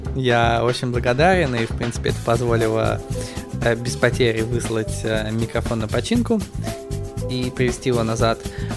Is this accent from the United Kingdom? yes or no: yes; England, United Kingdom; now in Russia; меня вырастили на французском вине и вообще на французской культуре, несмотря на то, что я рос в Англии.